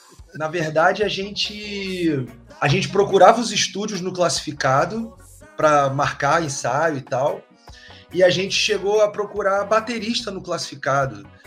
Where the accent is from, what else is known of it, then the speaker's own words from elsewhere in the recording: Rio de Janeiro, Brazil; Sou do Rio. Eu sou do Rio, sempre morei no Rio.